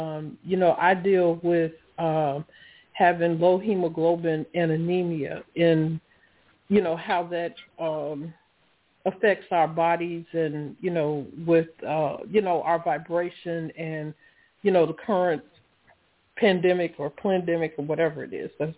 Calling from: Laurel, Maryland, United States; I'm calling from Laurel, Maryland.

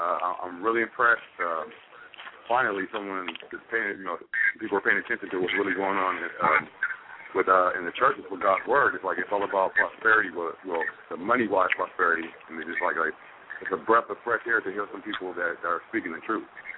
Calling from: Los Angeles, California, United States; I'm from Los Angeles, California.

